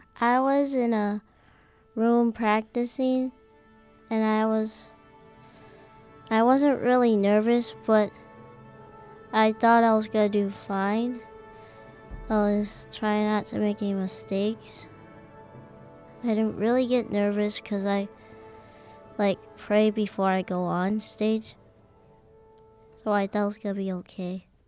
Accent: Germantown, Wisconsin, United States; I am 11 years old. I am from Germantown, Wisconsin.

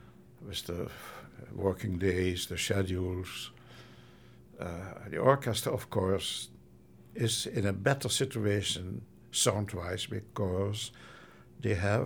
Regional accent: England, United Kingdom; that is the way we are very English

